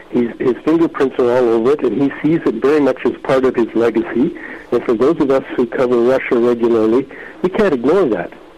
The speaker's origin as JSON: {"language": "English", "country": "Canada", "said": "I'm a Canadian. I'm not a big sports fan, but I'm still just amazed at how the Canadians are doing."}